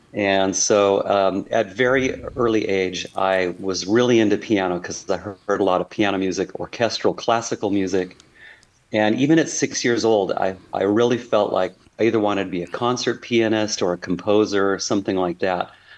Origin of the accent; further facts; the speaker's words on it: Huntington Beach, California, United States; We were growing up in Huntington Beach, California.